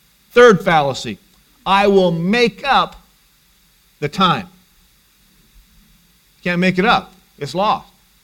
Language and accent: English; Ukiah, California, United States; Growing up in Ukiah at noontime at the fire station, they always had the air raid siren go off every noontime.